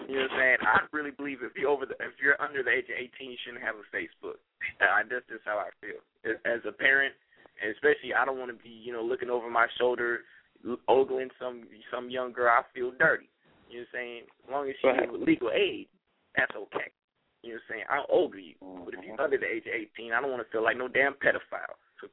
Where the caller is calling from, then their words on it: California, United States; Now, I mean, West Coast Bay Area stand up.